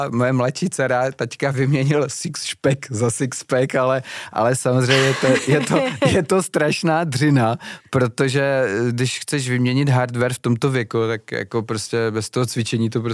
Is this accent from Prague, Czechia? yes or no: no; Olomouc, Olomouc Region, Czechia; Bohužel u nás v Olomouci tohle slovo znamená, že ti někdo vynadá, jo?